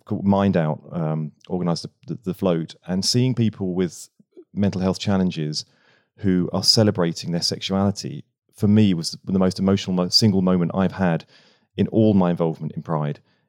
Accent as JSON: {"language": "English", "town": "Bognor Regis", "region": "South East England", "country": "United Kingdom", "tie": "born or raised there", "said": "I grew up in Bognor Regis."}